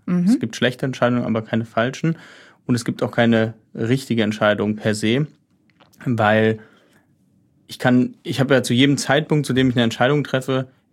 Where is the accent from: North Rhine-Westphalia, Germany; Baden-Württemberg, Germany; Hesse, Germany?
Baden-Württemberg, Germany; Heidelberg; ich bin ursprünglich, also ich komme aus Heidelberg